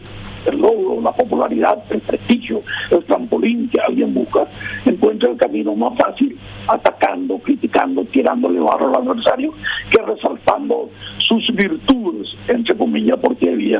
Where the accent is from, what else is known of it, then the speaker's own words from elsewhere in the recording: Paraguay; como paraguayo